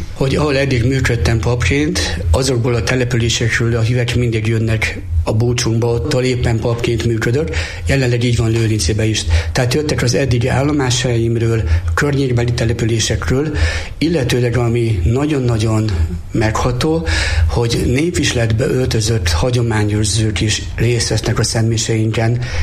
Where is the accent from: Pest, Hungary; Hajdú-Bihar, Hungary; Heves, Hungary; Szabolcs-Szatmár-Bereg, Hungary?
Heves, Hungary; Kál; Én innen 20 kilométerről származom, Káló nevű kis településről.